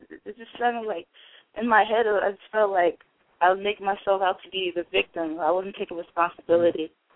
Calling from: Philadelphia, Pennsylvania, United States; from Philadelphia.

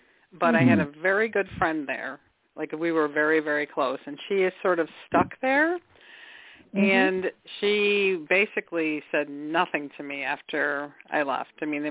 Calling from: Michigan, United States; Michigan.

